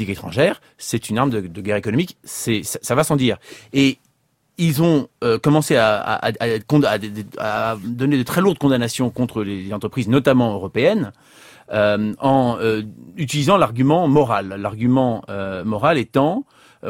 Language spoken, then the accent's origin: French; France; celle que nous avons chez nous en France.